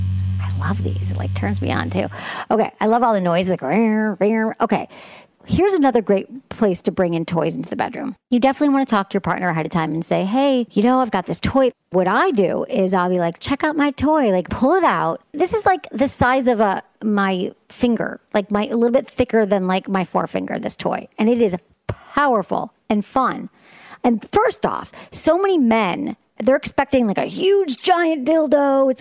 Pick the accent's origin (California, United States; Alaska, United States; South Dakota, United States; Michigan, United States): Michigan, United States; I grew up in Michigan, and there was this one off the highway.